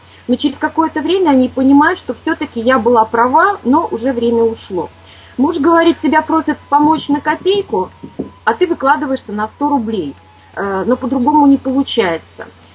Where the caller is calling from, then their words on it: Latvia; Я из Латвии, мне 52 года